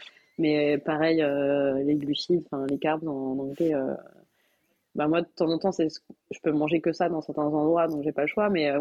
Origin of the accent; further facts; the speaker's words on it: Hauts-de-France, France; Moi, je viens du Nord, alors du coup, la betterave, en plus, c'est super bien.